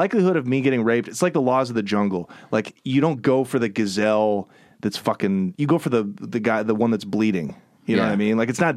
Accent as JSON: {"language": "English", "country": "Switzerland", "said": "I'm from Switzerland"}